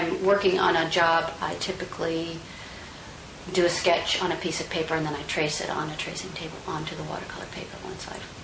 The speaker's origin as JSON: {"language": "English", "region": "Massachusetts", "country": "United States", "said": "I'm from Massachusetts."}